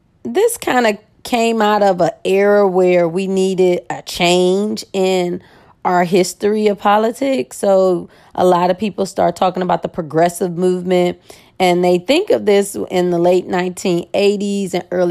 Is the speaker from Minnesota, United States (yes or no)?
no; Cleveland, Ohio, United States; I'm from Cleveland, y'all know.